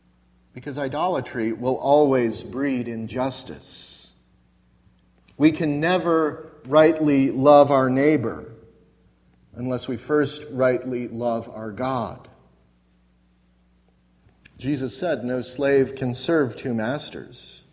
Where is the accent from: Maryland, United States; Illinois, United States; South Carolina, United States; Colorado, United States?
Colorado, United States; When I was growing up in Colorado, in the Mountain Time Zone